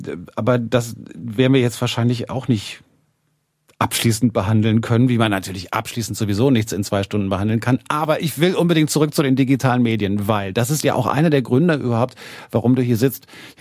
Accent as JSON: {"language": "German", "region": "Berlin", "country": "Germany", "said": "Ich muss als Berliner dann auch die Berliner Klischees erfüllen"}